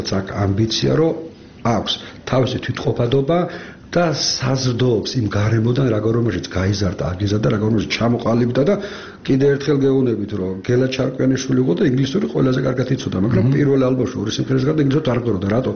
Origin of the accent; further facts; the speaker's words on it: Tbilisi, Georgia; მე გავიზარდე ფიროსმანის ქუჩაზე ოქროს უბანი ერქვა ყველა ძველი ბიჭი ცხოვრობდა